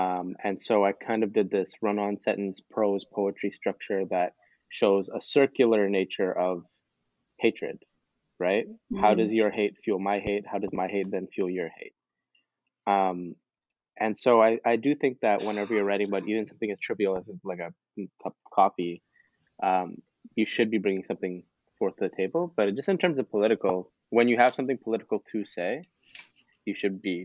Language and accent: English; Pakistan; I'm Pakistani. My parents are from Pakistan. So I was one of those immigrant children